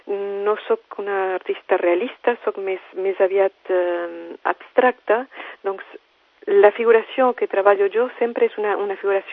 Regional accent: France; Catalan is a second language; now in Spain; Jo soc francesa i quan vivia allí sempre feia un taller portes obertes al final de cada any.

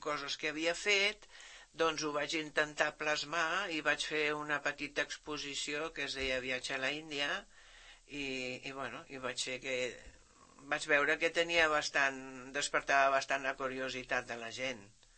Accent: Mainz, Rhineland-Palatinate, Germany; Mira, jo sóc de Mainz, que és la ciutat que fins ara aquests últims anys ningú la coneixia.

